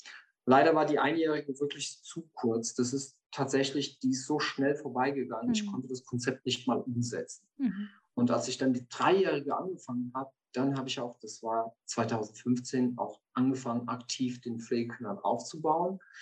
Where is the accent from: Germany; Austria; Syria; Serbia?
Serbia; Die Ausbildung habe ich in Serbien gemacht. Ursprünglich komme ich aus Serbien.